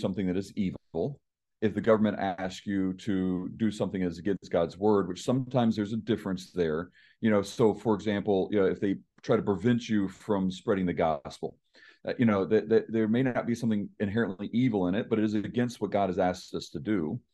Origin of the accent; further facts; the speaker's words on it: Tennessee, United States; I'm from Tennessee. The consequences there generally falls under you're going to be made fun of.